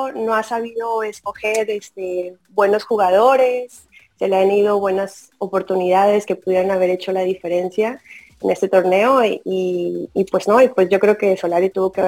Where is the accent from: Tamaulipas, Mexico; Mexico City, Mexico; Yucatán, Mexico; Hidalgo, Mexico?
Tamaulipas, Mexico; Yo soy de la frontera, de Tamaulipas.